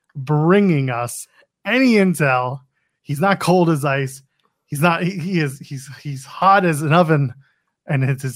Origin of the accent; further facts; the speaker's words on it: Canada; I'm a Canadian, but I'm not that Canadian.